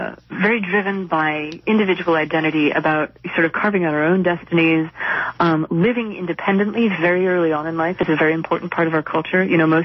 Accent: United States; moved away as an adult; also born or lived in Middle East; Of course, you know, I'm an American by birth. I grew up here. The pop culture, the comics, the TV shows, the movies, all of those things, you know, were part of my life growing up.

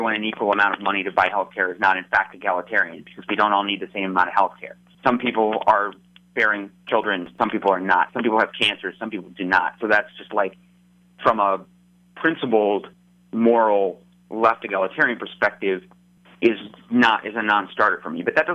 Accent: United States; certainly as an American, the histories of colonization and genocide.

